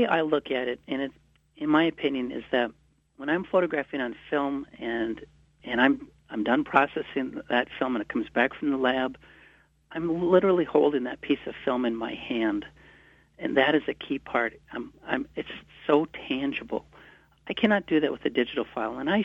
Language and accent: English; Duluth, Minnesota, United States; I grew up in Duluth, Minnesota, Lake Superior's most western port city, and so I've always had that love affair with the Great Lakes